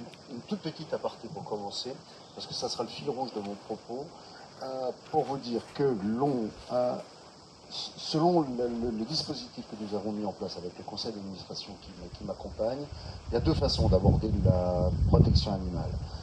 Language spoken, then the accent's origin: French; Auvergne-Rhône-Alpes, France; born there; Je suis né dans le Cantal. Dans le Cantal, il y a quand même plus de bêtes à cornes que de gens qui marchent sur les pattes arrière. Et on a toujours vécu avec des animaux.